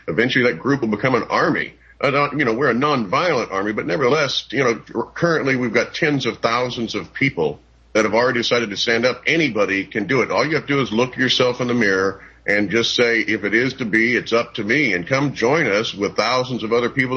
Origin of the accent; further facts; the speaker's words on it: United States; but I'm an American before I was anything else.